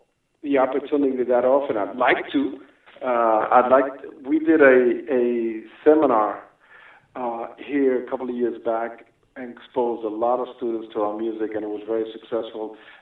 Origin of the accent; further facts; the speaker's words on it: New York, United States; Like I said, I'm from New York